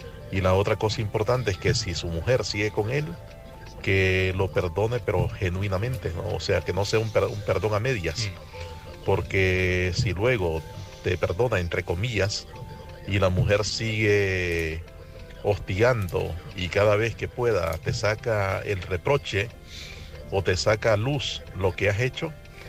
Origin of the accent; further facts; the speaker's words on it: Nicaragua; now in Spain; soy originario de Nicaragua, pero llevo 12 años en España.